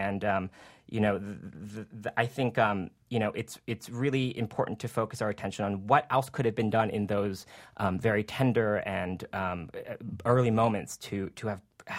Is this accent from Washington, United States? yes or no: no; New Jersey, United States; I first want to say, Tom, that I am gay, and I grew up in New Jersey, and I play the violin like Tyler Clemente.